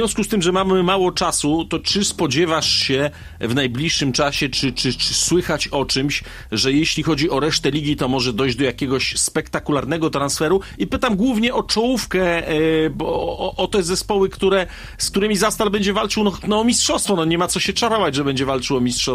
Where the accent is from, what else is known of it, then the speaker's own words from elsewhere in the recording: Zielona Góra, Lubusz Voivodeship, Poland; ja jestem z Zielonej Góry